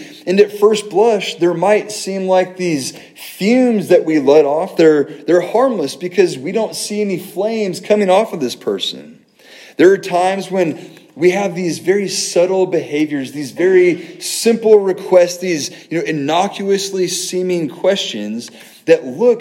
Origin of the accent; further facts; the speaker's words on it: California, United States; Noelle and I are used to wildfires. We're from California